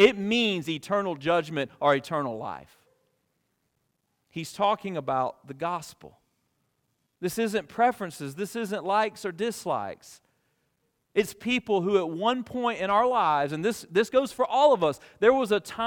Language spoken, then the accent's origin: English; Alabama, United States; Because I'm American. This is 4th of July. America, right? I grew up in South Alabama.